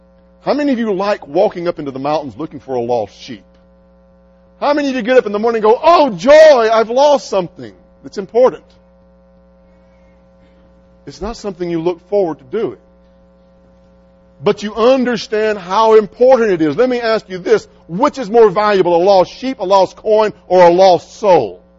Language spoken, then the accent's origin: English; Mississippi, United States; now in Texas, United States; I come from Mississippi. All we got in Mississippi are hills. I still haven't seen mountains in Texas.